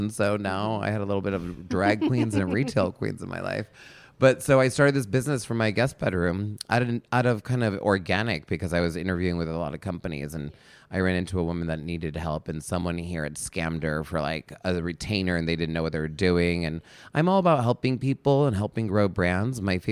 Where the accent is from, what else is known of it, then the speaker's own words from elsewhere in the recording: New York, United States; now in Los Angeles, United States; I didn't want to leave New York. I was an East Coaster. I'm a New Yorker at heart.